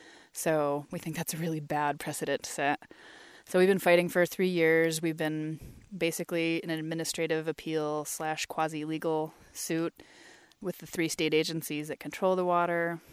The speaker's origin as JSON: {"language": "English", "region": "Michigan", "country": "United States", "tie": "born or raised there", "moved": "yes", "said": "I grew up in Michigan. I moved out here year 2000. Right before I left Michigan"}